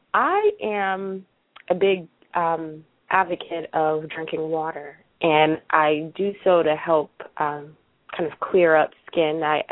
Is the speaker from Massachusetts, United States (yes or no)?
yes; Boston, Massachusetts, United States; I'm from Boston, Massachusetts.